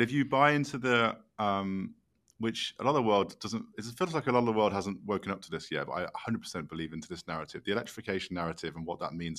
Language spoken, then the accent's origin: English; England, United Kingdom; now in Texas, United States; it's like coming as an Englishman living in Texas